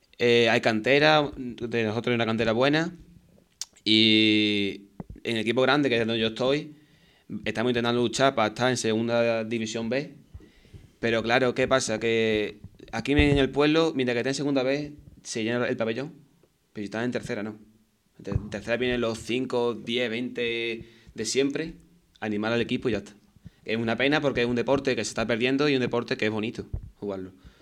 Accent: Seville, Andalusia, Spain; porque soy de Sevilla básicamente

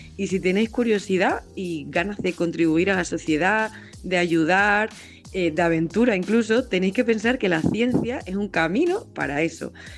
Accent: Plasencia, Extremadura, Spain; born there; Mi familia es de allí, de Piornal. Mis padres nacieron allí y después se fueron a vivir a Plasencia, que es donde yo nací ya.

